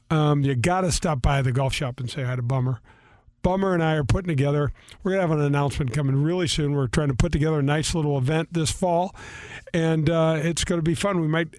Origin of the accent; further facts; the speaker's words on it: Missouri, United States; John, it's just crazy, too, because I grew up in North County. I have three older sisters, and KSHE was on all the time.